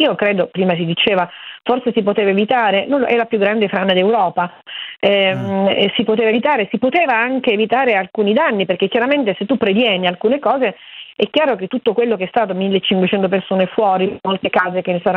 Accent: Niscemi, Sicily, Italy; moved away; da tanto tempo non vivo più a Niscemi, seppur sono di Niscemi

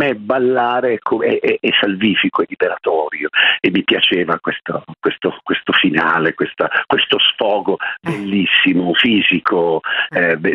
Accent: Lecco, Lombardy, Italy; born there; Io sono nato a Lecco, in Lombardia

